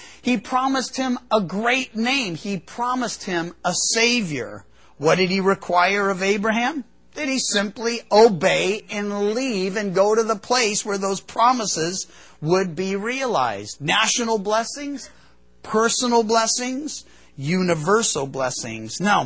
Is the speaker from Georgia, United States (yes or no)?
no; California, United States; now in Chico, United States; And because I was from Southern Cal, well, I was used to when you leave one city, you automatically find yourself in another. Here you leave Chico